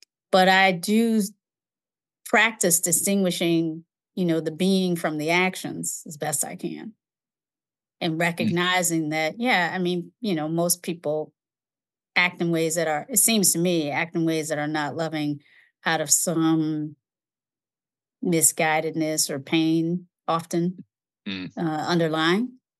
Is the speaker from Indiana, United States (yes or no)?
no; Kinston, North Carolina, United States; as a little girl growing up in Kinston, North Carolina, born, I proudly named the year as 1967